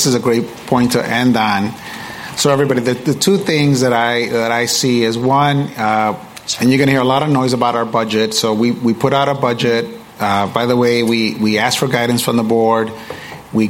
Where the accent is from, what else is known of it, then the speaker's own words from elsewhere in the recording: Chicago, Illinois, United States; I will always be watching Chicago. This is my hometown.